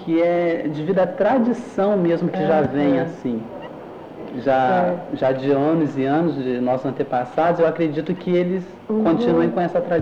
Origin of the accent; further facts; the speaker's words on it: Paraty, Rio de Janeiro, Brazil; Eu sou paratiense, só que não aqui da cidade. Eu nasci na zona rural.